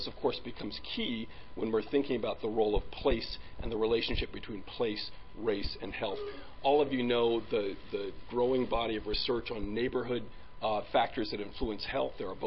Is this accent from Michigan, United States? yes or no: yes; Detroit, Michigan, United States; My hometown of Detroit, for example, had a dissimilarity index of 85